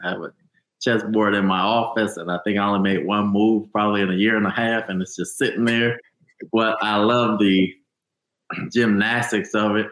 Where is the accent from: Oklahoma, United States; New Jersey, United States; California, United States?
New Jersey, United States; So I was not from Louisiana. So Doug said, "You guys can go home. You're off on Friday." Doug, "Where am I going?" "I'm from New Jersey."